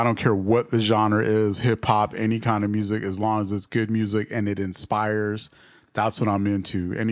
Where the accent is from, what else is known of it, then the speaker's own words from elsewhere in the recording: New York, United States; now in San Diego, United States; I'm from New York originally, but I've lived everywhere. Military brat. But yes, I've been here for the past 15 years in San Diego.